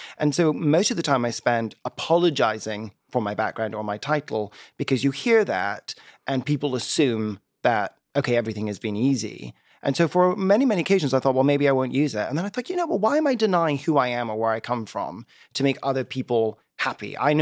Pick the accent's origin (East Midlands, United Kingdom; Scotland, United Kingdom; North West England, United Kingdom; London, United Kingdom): Scotland, United Kingdom; now in United States; I'm originally from Scotland. You can't tell by this accent because I'm a product of strategic incest. And we all come out sounding the same way. And grew up in Scotland in the Highlands